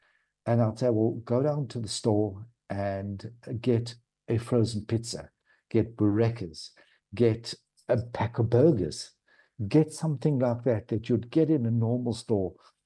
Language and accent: English; South Africa; So being South African, my first concern was when I said to him, "What do you do about shrinkage, pilferage?"